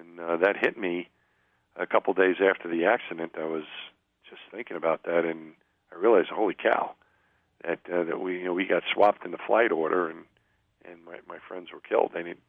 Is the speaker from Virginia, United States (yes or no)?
no; Long Island, New York, United States; living and growing up in Long Island, which is Mets territory, those two big events just took hold of me as a little child and never went away.